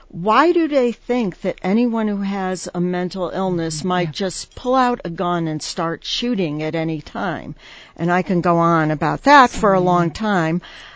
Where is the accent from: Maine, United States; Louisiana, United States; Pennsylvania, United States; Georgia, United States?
Maine, United States; Southwest Harbor; So even though I've gone from down east Maine, or come from down east Maine to I came from Southwest Harbor, Maine, to the Southwest